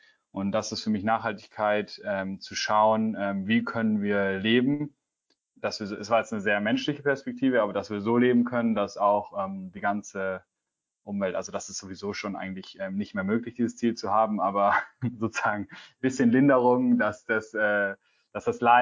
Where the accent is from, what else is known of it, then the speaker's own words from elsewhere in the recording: Southern Germany, Germany; Komme eigentlich aus Süddeutschland, da ist meine Heimat